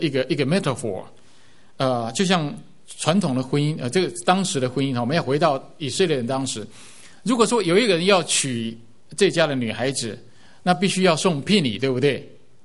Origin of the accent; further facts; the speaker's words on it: China; 跟我们中国人很像的，不是吗？